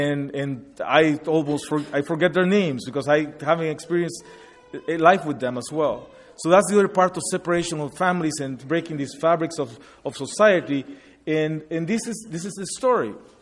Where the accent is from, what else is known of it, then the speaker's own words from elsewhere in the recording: Guatemala; now in United States; I am from Guatemala. Our daughters were born in Calgary, and our grandchildren were born here in Indiana.